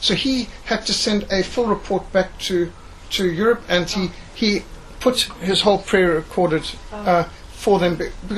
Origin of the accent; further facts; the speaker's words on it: Zimbabwe; now in Cape Town, South Africa; I was brought up in Rhodesia, and I came to Cape Town, was converted here in 1977